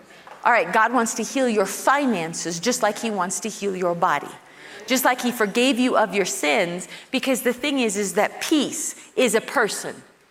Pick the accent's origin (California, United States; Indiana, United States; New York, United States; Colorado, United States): Colorado, United States; Kit Carson; Living in a little tiny community, little tiny town, Kit Carson, I was born and raised in Colorado, and town of 350 people.